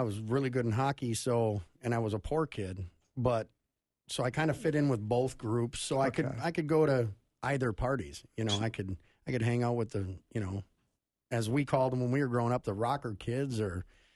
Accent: Circle Pines, Minnesota, United States; Yeah, no, I grew up in Circle Pines.

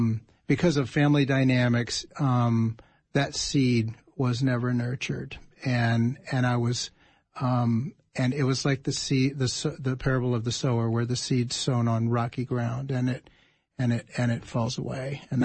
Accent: Baton Rouge, Louisiana, United States; born or raised there; moved away as an adult; now in Minnesota, United States

